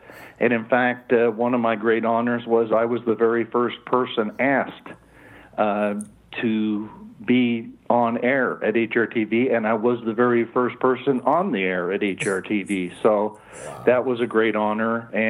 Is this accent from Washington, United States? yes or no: yes; Spokane, Washington, United States; and then also at Playfair in my hometown of Spokane.